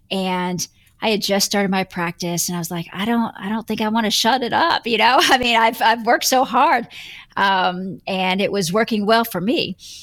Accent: Texas, United States; And I'm from Texas, and I'm an Aries, so I naturally have, you know, just unbridled confidence.

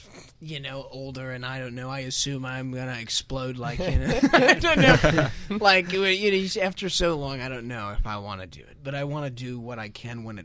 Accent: Michigan, United States; We're from Michigan.

